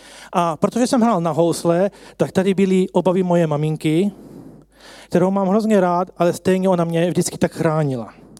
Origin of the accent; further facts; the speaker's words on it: southern Slovakia, Slovakia; Jelikož já jsem z Jižního Slovenska, pocházím z Jižního Slovenska, to byla jediná škola v Československu, takže 550 km od domova